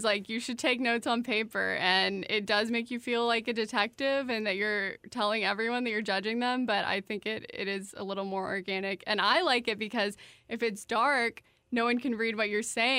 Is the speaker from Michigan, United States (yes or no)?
no; San Antonio, Texas, United States; Yeah. I'm from San Antonio, and you know, my earliest memories of Austin are coming up here as soon as I got my driver's license, go to Mohawk and Fun Fest.